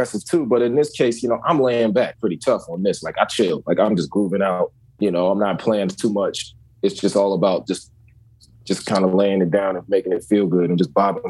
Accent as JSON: {"language": "English", "region": "Virginia", "country": "United States", "said": "Whereas I'm from the South, you know, I'm from Virginia, so like it's a little slower."}